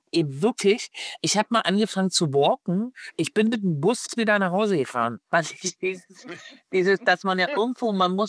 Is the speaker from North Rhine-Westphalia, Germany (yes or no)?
no; Luckenwalde, Brandenburg, Germany; born there; now in Berlin, Germany; Ja, also jetzt in Berlin lebend, aber gebürtig aus Luckenwalde. Und auch da sind natürlich noch die Wurzeln in der Kleingartenkolonie Heidekrug.